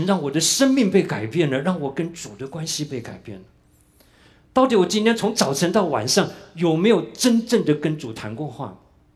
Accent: Taiwan; now in United States; 所以我们小的时候在台湾

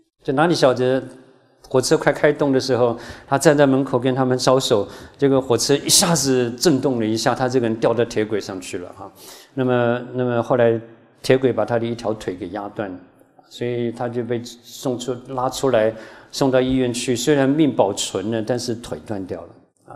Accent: China; now in United States; 包括我们是中国人，到美国寄居

